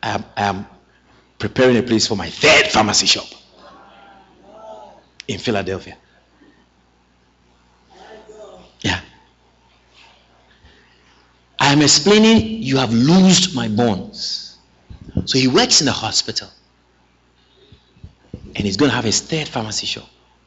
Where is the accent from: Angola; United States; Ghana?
Ghana; There's a particular African shop close to where my brother lives in Bronx. As a Ghanaian woman.